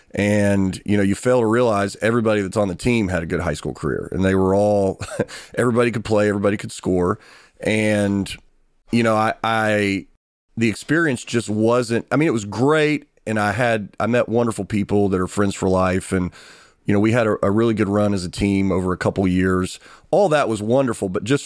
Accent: Kentucky, United States; You know, I'm from Kentucky. You know, we don't have a pro team.

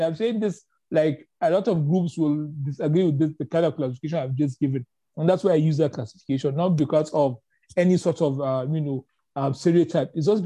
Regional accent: Kaduna, Kaduna State, Nigeria; Yoruba, whose mother is from Edo State, who the person that raised me is Fulani. I grew up in Kaduna. So really, my blood runs thick with Nigeria. I have different kind of Nigerians in my background.

